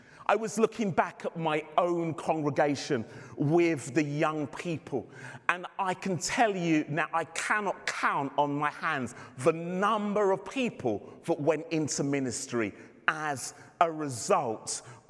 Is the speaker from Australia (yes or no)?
no; London, United Kingdom; And I grew up in the Pentecostal holiness tradition. But I also grew up in London, and now our district youth group was really strong, but the leaders were strict.